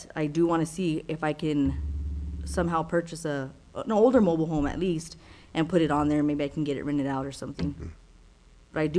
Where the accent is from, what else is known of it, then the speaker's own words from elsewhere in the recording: Artesia, New Mexico, United States; because I don't live here. I'm from Artesia.